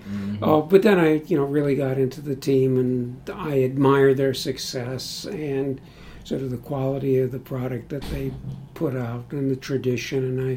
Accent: New York, United States; I mean, growing up in New York, you were either naturally a Yankees fan, a Giants fan, or a Brooklyn Dodger fan

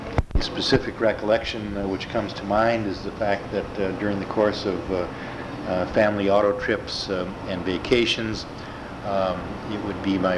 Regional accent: Milwaukee, Wisconsin, United States; I was born in Milwaukee, Wisconsin on September 26, 1937. I grew up exclusively in the city of Milwaukee, attending schools in that community.

